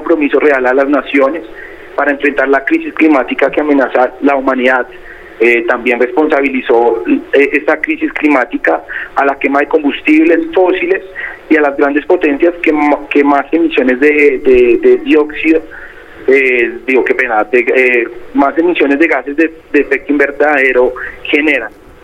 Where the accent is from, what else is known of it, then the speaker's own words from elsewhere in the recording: Colombia; Pues como colombiano y bueno, habitante de este mundo